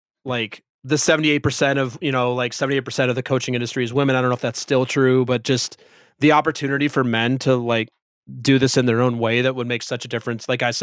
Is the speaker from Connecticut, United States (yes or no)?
no; Minnesota, United States; Like I grew up Lutheran in Minnesota.